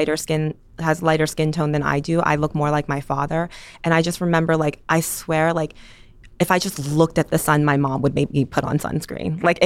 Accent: United States; Because we're Asian and Persian, but we're also American.

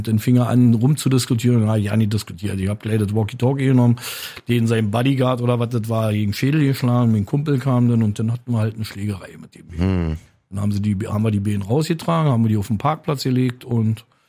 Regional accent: Berlin, Germany; Ich komme aus der Gropiusstadt.

